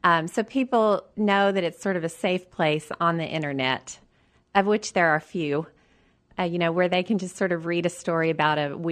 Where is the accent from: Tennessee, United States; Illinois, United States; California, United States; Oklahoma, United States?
Oklahoma, United States; Bartlesville; I was raised in Bartlesville, Oklahoma.